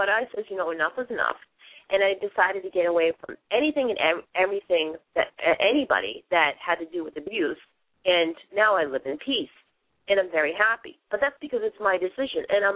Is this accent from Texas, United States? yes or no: no; Revere, Massachusetts, United States; I would love to see it being shown in a movie theater that I grew up in Revere, Massachusetts, because the parking is great.